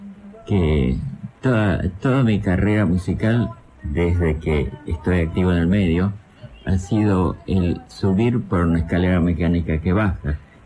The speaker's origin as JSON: {"language": "Spanish", "country": "Argentina", "tie": "born or raised there", "also_born_or_lived": "Europe", "said": "No, nací en Europa, soy de origen húngaro, pero vine a la Argentina con mis padres cuando tenía un año."}